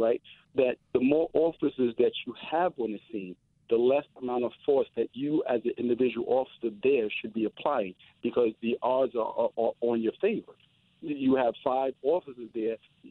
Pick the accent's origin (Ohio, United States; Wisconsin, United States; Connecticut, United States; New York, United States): New York, United States; I was born and raised in New York